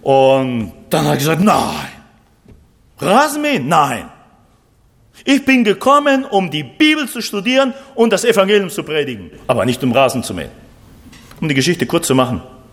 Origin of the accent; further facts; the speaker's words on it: Argentina; German is a second language; Also bei uns in Argentinien gibt es immer oft Streik und dann streiken die Busse, dann streiken die Züge